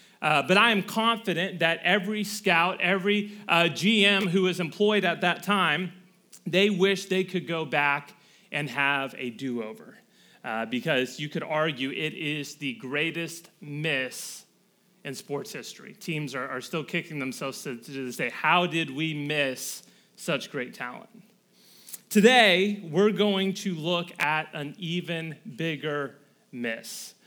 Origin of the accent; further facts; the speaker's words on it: Tampa, Florida, United States; Growing up in Tampa, Florida, I never met a single one of those fans.